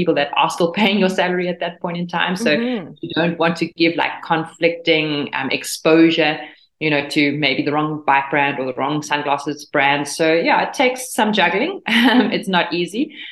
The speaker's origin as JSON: {"language": "English", "country": "South Africa", "lives_now": "Girona, Spain", "said": "Yeah, so exactly. I'm South African."}